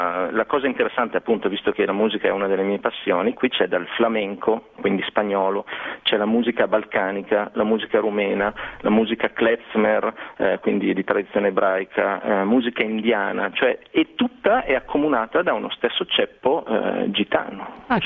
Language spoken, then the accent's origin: Italian; Bergamo, Lombardy, Italy; ho un nonno nato dalle parti di Pavia, una nonna mantovana, un'altra milanese, eccetera. Io ho questo grave problema, sono di Bergamo